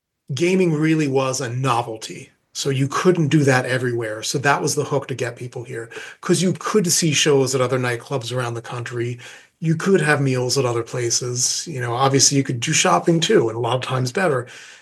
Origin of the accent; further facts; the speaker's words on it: Atlantic City, New Jersey, United States; growing up in Atlantic City as a kid, like, oh, the casinos will be there forever.